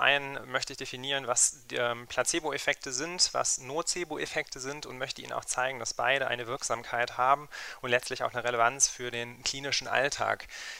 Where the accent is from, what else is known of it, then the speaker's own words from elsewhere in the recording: Essen, North Rhine-Westphalia, Germany; Das ist auch eine große Studie aus Essen, wo ich herkomme